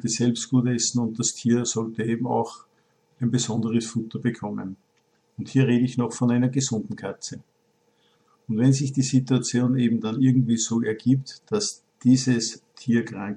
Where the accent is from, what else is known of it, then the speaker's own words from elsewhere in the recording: Austria; Ich bin Österreicher, vielleicht hört man es auch.